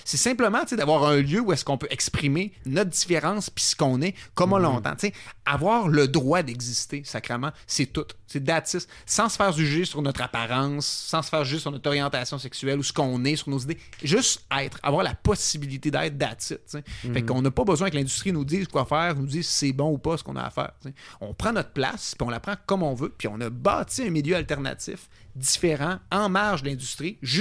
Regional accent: Quebec, Canada; parce que moi, je venais, tu sais, de l'Est du Québec, je n'ai pas des grands centres.

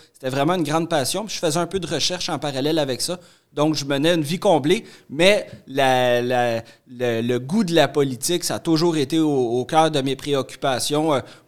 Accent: Saint-Jean-de-Matha, Quebec, Canada; Moi, je viens de Saint-Jean-de-Mata, c'est dans Matawini.

